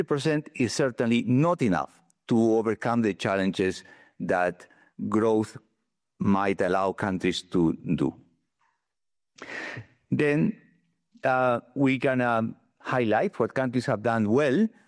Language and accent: English; Peru; I'm originally from Peru.